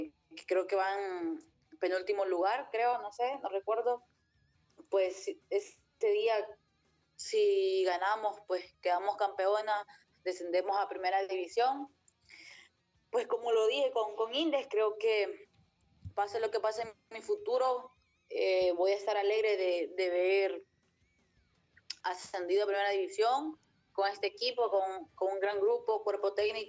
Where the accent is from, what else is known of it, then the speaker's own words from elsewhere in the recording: El Salvador; Como salvadoreña creo que ha sido un poco difícil adaptarme a muchas cosas nuevas.